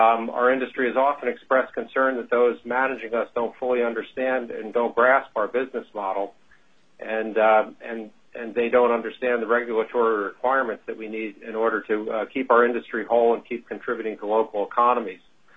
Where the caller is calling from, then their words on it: Sitka, Alaska, United States; I'm speaking from Sitka.